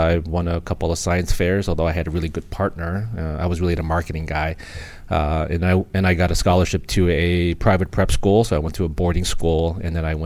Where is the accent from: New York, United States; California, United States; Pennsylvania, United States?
New York, United States; New York City; born there; I was born in New York City.